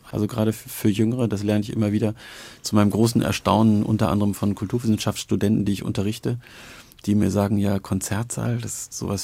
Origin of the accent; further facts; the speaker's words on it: North Sea coast, Germany; und ich bin an der Nordseeküste groß geworden